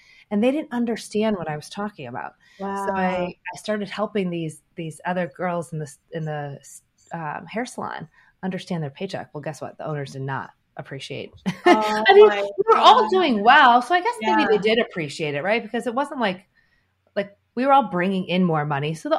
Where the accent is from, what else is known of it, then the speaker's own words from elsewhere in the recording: Ohio, United States; I am from Ohio, so just Midwest town, and I grew up in this development where we like played outside until the streetlights came on.